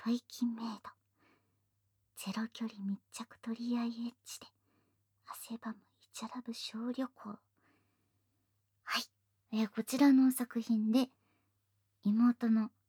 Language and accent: Japanese; Beppu, Oita, Japan; ぜひ3人には私の地元の別府の温泉にも入ってもらいたいなとか